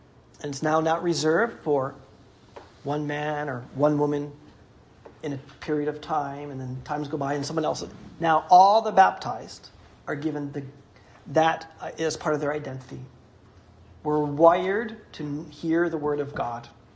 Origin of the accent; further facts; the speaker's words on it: Cleveland, Ohio, United States; I'm from Cleveland, Ohio.